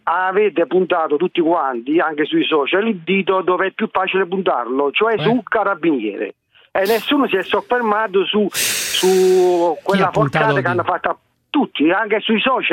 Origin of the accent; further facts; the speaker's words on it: Naples, Campania, Italy; sono napoletano, sono cresciuto a San Giovanni Teduccio Barra negli anni '80